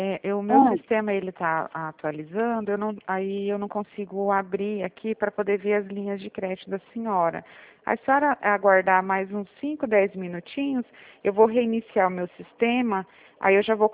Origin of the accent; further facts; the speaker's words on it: Presidente Prudente, São Paulo, Brazil; eu sou de Presidente Prudente.